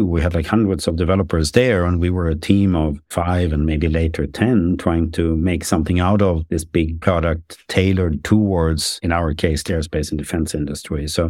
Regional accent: Sweden; English is a second language; also born or lived in Germany; now in San Francisco, United States; Chief Technology Officer at User Testing, born and raised in Sweden, spent about half of my life in Europe between Sweden and Germany, and half of my life in the US, in San Francisco, California.

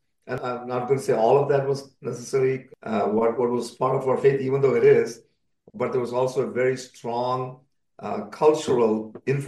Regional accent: India; And the culture in which I grew up in India at that time was very conservative.

